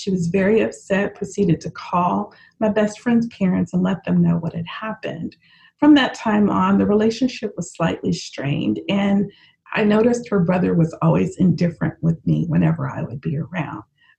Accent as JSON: {"language": "English", "town": "Daly City", "region": "California", "country": "United States", "tie": "born or raised there", "said": "As I said, I grew up here in Daly City, just a little bit of ways from where you all are, and went to school at high school in San Francisco"}